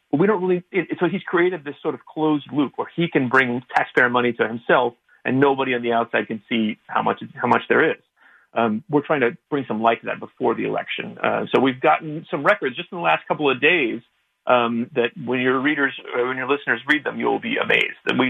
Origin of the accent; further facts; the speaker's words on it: Texas, United States; In my home state of Texas, I think they've been setting records every single day.